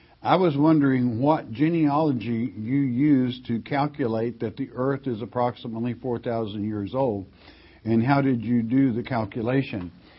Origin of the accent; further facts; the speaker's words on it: Oklahoma, United States; When I was a child, I grew up in what they call Tornado Alley, born and raised in Oklahoma.